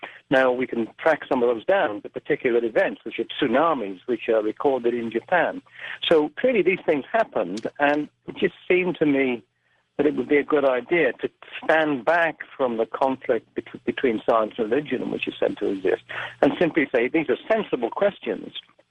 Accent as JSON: {"language": "English", "region": "Wales", "country": "United Kingdom", "tie": "born or raised there", "first_language": "Welsh", "second_language": "English", "said": "I had a different experience from you because I grew up in Wales. I read it in Welsh, which makes it even more difficult than it is in English in parts."}